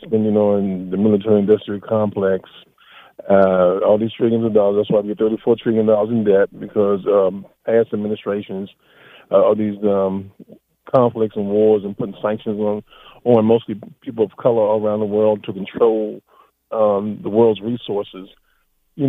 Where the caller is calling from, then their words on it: Fort Washington, Maryland, United States; from Fort Washington.